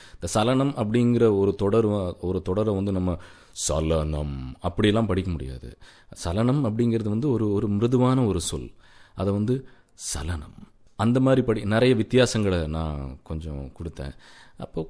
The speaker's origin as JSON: {"language": "Tamil", "town": "Coimbatore", "region": "Tamil Nadu", "country": "India", "tie": "born or raised there", "lives_now": "Chennai, India", "said": "என்னுடைய சொந்த ஊர் வந்து கோயம்புத்தூர். என்னுடைய அப்பா அம்மா எல்லாரும் வந்து கேரளால இருந்து இங்க வந்து குடி அமர்ந்தாங்க. 14 ஆண்டுகளுக்கு முன்னால நான் இங்க சென்னை வந்தேன்."}